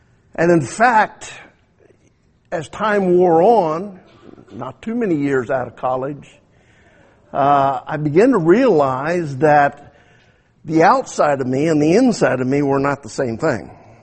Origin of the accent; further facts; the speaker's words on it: Mexican border, United States; I grew up down on the Mexican border.